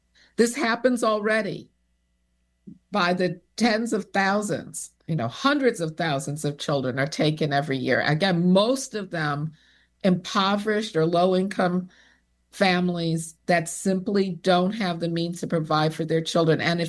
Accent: Chicago, Illinois, United States; I grew up in Chicago in a very diverse community, Hyde Park Kenwood, on the south side of Chicago.

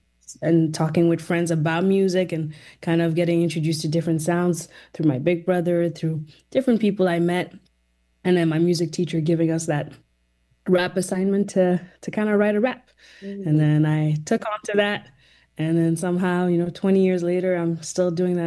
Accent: Côte d’Ivoire; also born or lived in Rwanda / Zimbabwe; I come from three corners of the continent. I was born in Rwanda. I grew up in Côte d'Ivoire, in Ivory Coast, and then I was raised also in Zimbabwe.

